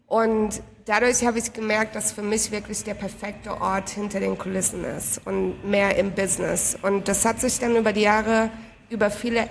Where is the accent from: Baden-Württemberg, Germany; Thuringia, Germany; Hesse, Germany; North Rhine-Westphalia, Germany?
Baden-Württemberg, Germany; Heidelberg; now in Berlin, Germany; Ursprünglich aus Heidelberg und seit 4 Jahren wohne ich in Berlin.